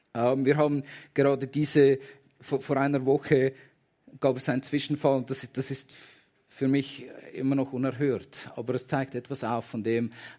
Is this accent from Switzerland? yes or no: yes; Zurich, Switzerland; Ich bin ursprünglich, komme ich von der anderen Seite des Sees. Ich bin im Zürcher Oberland groß geworden. Habe da meine Wurzeln und in einem Dorf mit circa, ich weiß gar nicht, etwa 13.000 Einwohnern und über 10 verschiedenen Kirchen.